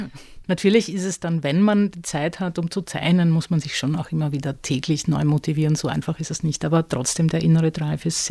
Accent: Vienna, Austria; Ich komme aus Wien.

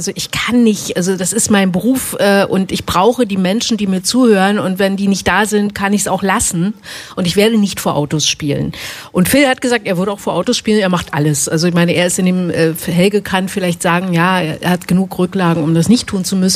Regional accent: Baden-Württemberg, Germany; Also meine Mutter ruft an aus meiner Heimat, ne? Badischen Heimat.

